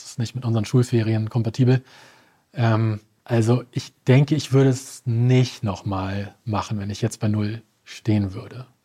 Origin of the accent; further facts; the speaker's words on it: Hamburg, Germany; Und Berlin, ich meine, ist um die Ecke irgendwie bei uns in Hamburg.